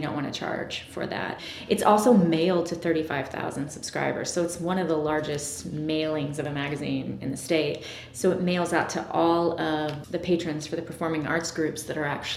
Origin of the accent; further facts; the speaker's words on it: Indiana, United States; I grew up in Indiana.